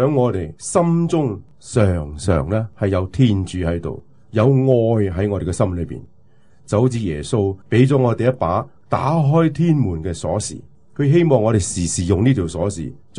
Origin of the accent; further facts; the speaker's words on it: Guangdong, China; 哎呀，我哋广东人